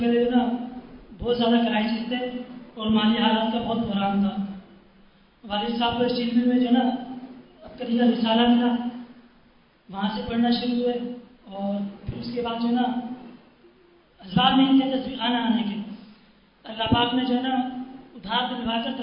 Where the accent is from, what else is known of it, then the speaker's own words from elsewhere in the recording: Karachi, Sindh, Pakistan; میرا تعلق کراچی سے ہے.